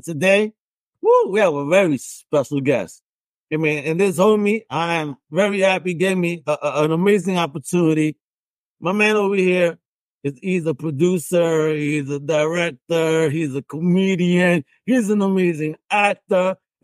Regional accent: New York, United States; I got a message on Instagram. I'm a New Yorker.

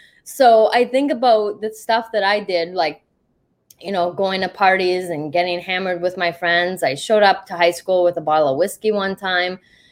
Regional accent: Canada; she left home when she was 17 and like moved to Toronto, which was like 5 hours from my hometown.

